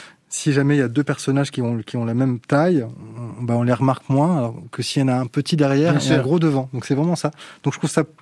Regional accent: France; intimement je suis français.

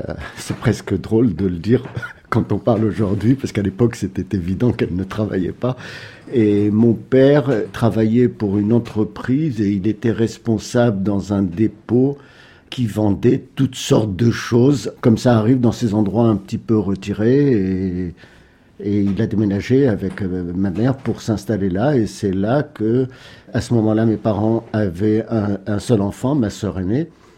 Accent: Tala, Kasserine Governorate, Tunisia; born there; Je suis né en Tunisie, mais je ne suis pas né à Tunis, je suis né à Tala, c'est une ville qui est près du Kef, qui est dans les montagnes en Tunisie, à la limite de la Tunisie avec la frontière avec l'Algérie.

